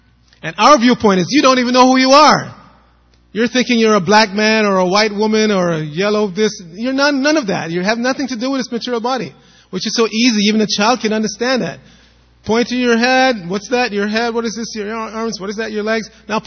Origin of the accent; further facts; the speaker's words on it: New York City, New York, United States; I grew up in New York City, and you ride the subway sometimes, and you see a lot of crazy people talking to themselves